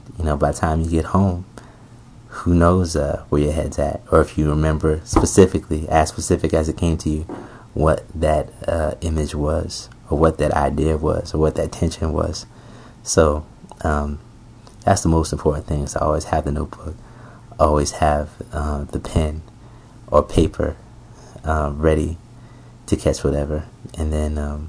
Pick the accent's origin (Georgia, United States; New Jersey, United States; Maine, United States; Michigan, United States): New Jersey, United States; Newark; where I grew up in Newark, just being in the city